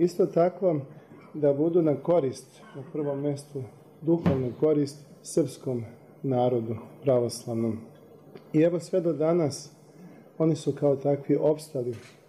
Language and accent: Serbian; Serbia; isto tako i kao Srbin, jeste da Dečani do dana današnjeg nisu izgubili od svog sadržaja